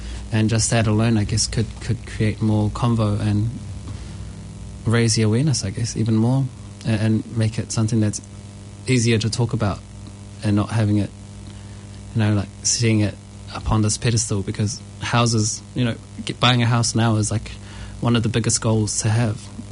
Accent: South Auckland, Auckland, New Zealand; I'm from South Auckland, so I have a lot of friends and family from around, you know, this neighbourhood.

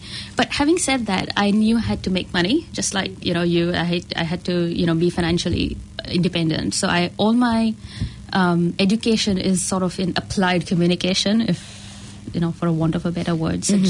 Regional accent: Mumbai, Maharashtra, India; moved away as an adult; now in New Zealand; I migrated to New Zealand. I was raised in India, in Bombay, and I spent some time overseas.

